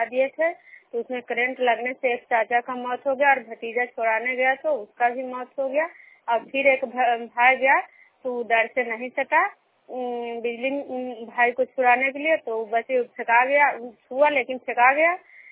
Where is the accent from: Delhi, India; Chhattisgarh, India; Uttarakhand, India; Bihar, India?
Bihar, India; Bishnupur; मैं बिष्णुपुर ग्राम खजरा पंचायत नालंदा जिला नगर नवसा प्रखंड के निवासी हूँ।